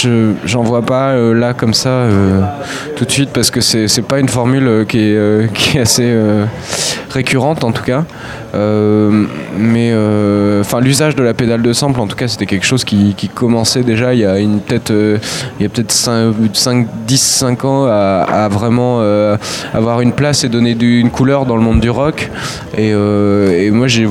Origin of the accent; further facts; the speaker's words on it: Rennes, Brittany, France; Je viens de Rennes, oui.